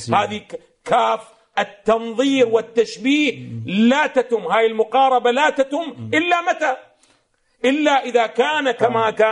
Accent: Iraq; عندنا في العراق الآن تجدون أن الذي يحمل لواء الثورة المضادة لسقوط النظام البائد

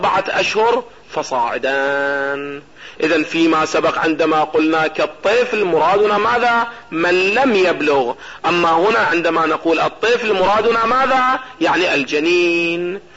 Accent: Iraq; او ما يسمى عندنا في العراق بشجرة النبق

